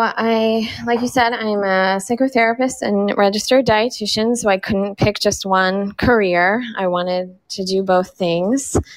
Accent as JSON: {"language": "English", "town": "Harrisburg", "region": "Pennsylvania", "country": "United States", "also_born_or_lived": "New York", "moved": "as an adult", "lives_now": "Los Angeles, United States", "said": "I chose New York at the time because I wasn't ready for the cross-country move because I'm originally from Paris, Harrisburg, Pennsylvania."}